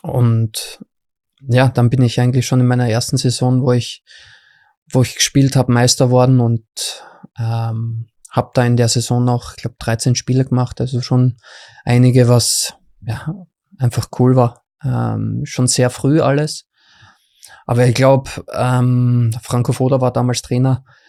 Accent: Graz, Styria, Austria; Wie du gesagt hast vorher, ich bin ein Grazer.

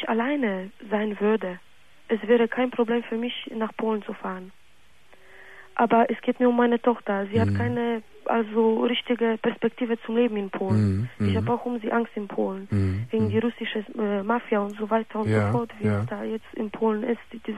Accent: Solingen, North Rhine-Westphalia, Germany; Ich komme aus Solingen

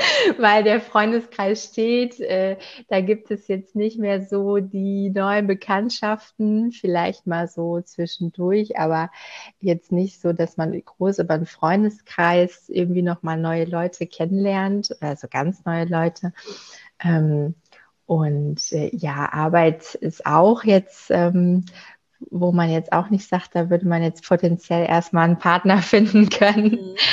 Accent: North Rhine-Westphalia, Germany; now in Dortmund, Germany; Eigentlich aus dem Sauerland.

